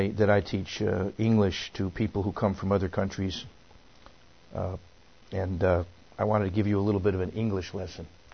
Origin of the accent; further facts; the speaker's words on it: Bridgeport, Connecticut, United States; Her sister actually lived in Bridgeport, Connecticut, my hometown.